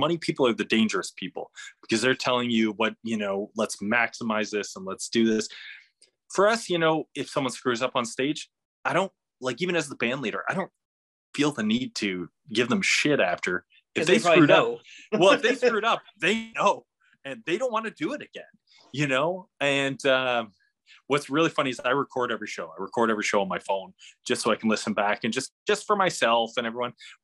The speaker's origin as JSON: {"language": "English", "country": "Canada", "said": "I don't really read Fahrenheit very well, you know, obviously I'm Canadian."}